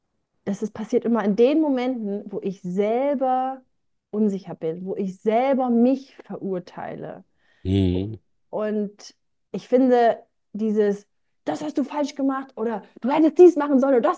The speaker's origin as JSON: {"language": "German", "country": "Germany", "tie": "born or raised there", "moved": "as an adult", "said": "in meiner Heimatstadt in Deutschland."}